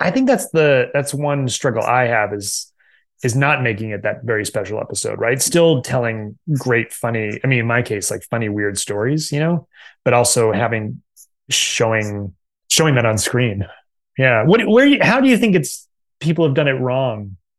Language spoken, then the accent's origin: English; Massachusetts, United States; I grew up in Massachusetts, so not too far.